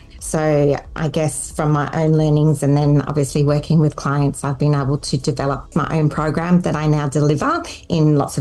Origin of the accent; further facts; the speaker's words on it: South Australia, Australia; Yeah, so look, I grew up in a little country town in South Australia.